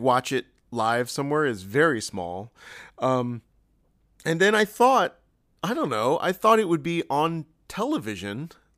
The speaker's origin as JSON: {"language": "English", "town": "Sydney", "region": "New South Wales", "country": "Australia", "said": "from Sydney, Australia."}